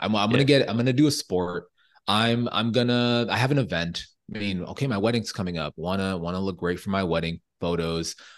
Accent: Jamaica; I'm Jamaican, so a lot of Jamaican food.

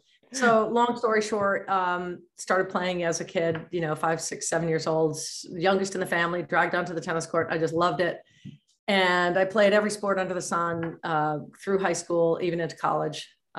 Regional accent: New York, United States; also born or lived in California; I moved back to New York and I'm from New York originally. I lived in California for about 25 years

